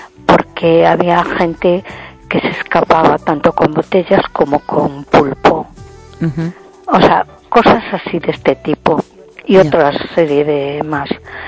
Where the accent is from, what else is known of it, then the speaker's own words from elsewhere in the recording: A Coruña, Galicia, Spain; de Coruña.